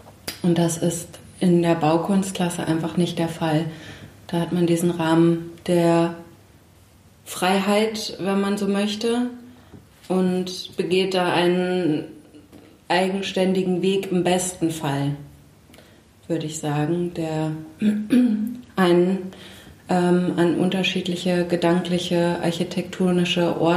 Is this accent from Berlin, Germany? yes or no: no; Dreieich-Buchschlag, Hesse, Germany; also born or lived in Frankfurt; Ich bin in Dreieich-Buchschlag aufgewachsen, groß geworden, beziehungsweise dann auch in Frankfurt.